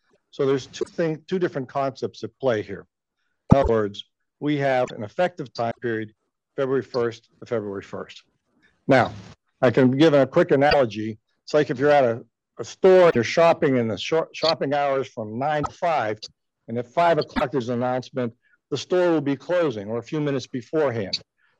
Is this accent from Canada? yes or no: no; Pittsburgh, Pennsylvania, United States; I'm from Pittsburgh.